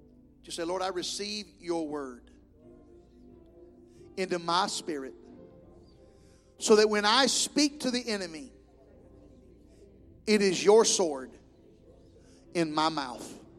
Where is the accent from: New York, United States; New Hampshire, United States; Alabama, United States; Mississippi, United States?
Alabama, United States; accent: Alabama; But when I get around my brothers, my Alabama accent comes back strong.